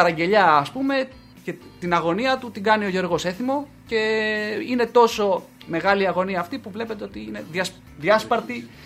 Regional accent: Central Greece, Greece; Βόρεια Εύβοια, καταγωγή μου.

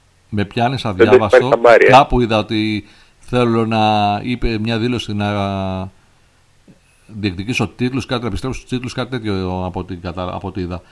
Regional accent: Arta, Epirus, Greece; Καταρχάς παίζει με την πατρίδα μου.

